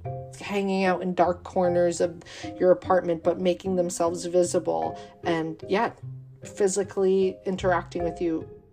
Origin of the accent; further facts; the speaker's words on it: Clifton Park, New York, United States; I'm from Clifton Park, but my friends from Waterford told me later